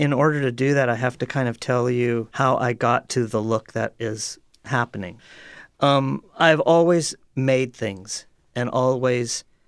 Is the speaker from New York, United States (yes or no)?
no; Seattle, Washington, United States; now in Athens, United States; In Seattle.